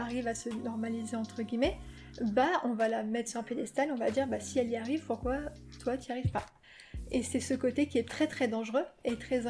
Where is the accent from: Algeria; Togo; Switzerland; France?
France; Paris, Île-de-France; Moi, je suis née à Paris avec ma sœur et j'ai vécu ici depuis que je suis née.